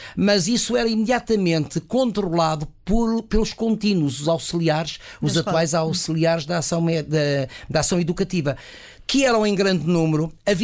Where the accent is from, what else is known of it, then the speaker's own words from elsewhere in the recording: Lisbon, Portugal; Que vai para Coimbra, nós somos de Lisboa.